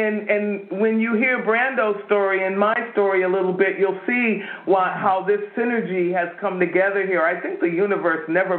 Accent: New York, United States; accent: New York; My New York accent does that just like GQ principal.

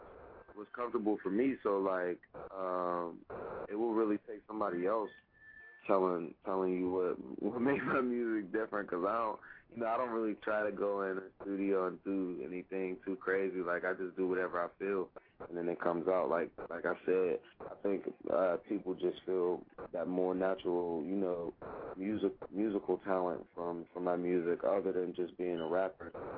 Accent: Pittsburgh, Pennsylvania, United States; I'm from Pittsburgh, Pennsylvania, for anybody who don't know.

